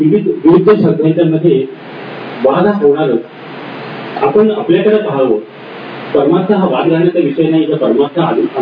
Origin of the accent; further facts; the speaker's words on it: Kolhapur, Maharashtra, India; माझं बालपण माझं शालेय शिक्षण कोल्हापूर इथे गेलं.